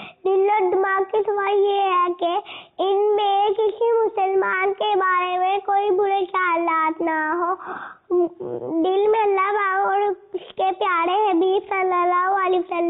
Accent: Faisalabad, Punjab, Pakistan; میرا تعلق فیصل آباد سے ہے.

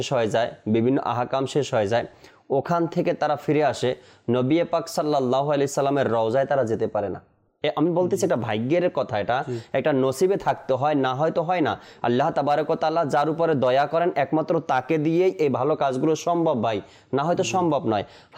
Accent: Bangladesh; তো আমাকে জিজ্ঞাসা করলো আপনি কোথা থেকে আসছেন, আমি তো বললাম বাংলাদেশ থেকে আসছি

